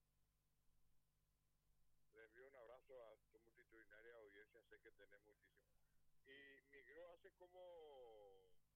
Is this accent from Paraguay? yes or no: yes; Paraguay; los paraguayos que vivimos acá, ¿verdad? Porque vos sabés que no somos de por acá.